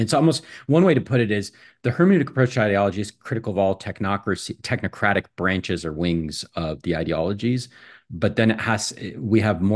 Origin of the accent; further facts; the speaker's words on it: United States; So, I am an American. I'm working in the United States.